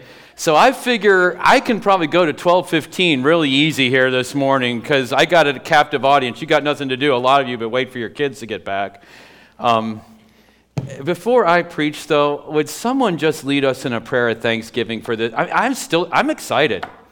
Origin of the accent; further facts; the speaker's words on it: United States; You know, we as Americans, we prize our freedoms above anything else, don't we?